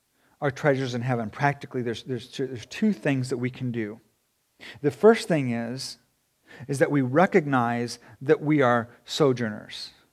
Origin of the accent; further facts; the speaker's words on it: Japan; So for me, growing up in Japan, I was a sojourner in Japan.